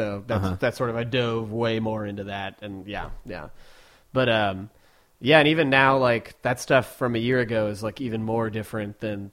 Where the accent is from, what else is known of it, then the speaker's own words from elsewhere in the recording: Virginia, United States; now in Seattle, United States; I'm from Virginia, like right outside D.C., basically.